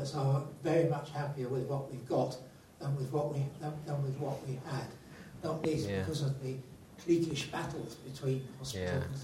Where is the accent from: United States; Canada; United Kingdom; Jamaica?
United Kingdom; North West England; I come from Cumbria.